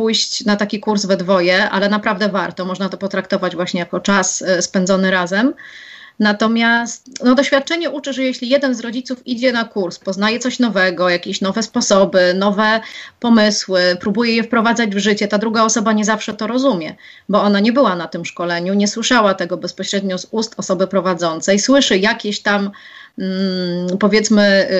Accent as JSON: {"language": "Polish", "town": "Lublin", "region": "Lublin Voivodeship", "country": "Poland", "tie": "born there", "moved": "as an adult", "said": "Ja jestem urodzoną Lublinianką. Wczoraj minęło 12 lat, odkąd mieszkam na wsi pod Warszawą, a tak naprawdę z Lublina wyjechałam do męża."}